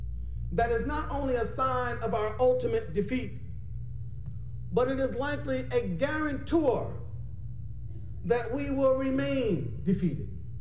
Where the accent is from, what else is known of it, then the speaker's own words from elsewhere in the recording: Philadelphia, Pennsylvania, United States; Now, as you might be able to tell, you know, I am an OG from Philadelphia, but I also have a sensitive side, you know?